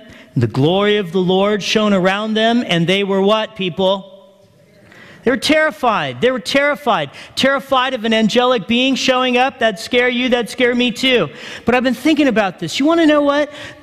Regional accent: Big Bear, California, United States; I grew up in Big Bear, so I've had white Christmases.

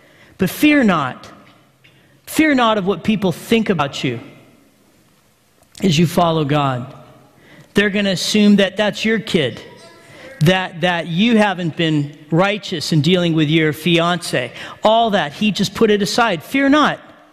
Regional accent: Big Bear, California, United States; I grew up in Big Bear, so I've had white Christmases.

